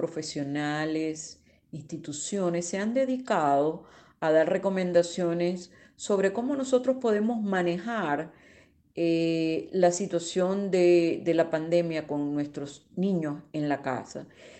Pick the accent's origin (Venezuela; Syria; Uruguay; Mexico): Venezuela; now in Barranquilla, Colombia; soy psicóloga venezolana y en este momento estoy viviendo en Barranquilla, Colombia.